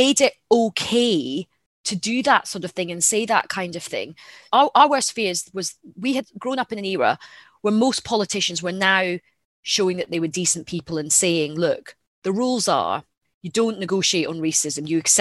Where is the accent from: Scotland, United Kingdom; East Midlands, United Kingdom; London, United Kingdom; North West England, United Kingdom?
Scotland, United Kingdom; Glasgow; You know, I'm a Glaswegian, I'm pretty feisty, I can handle myself.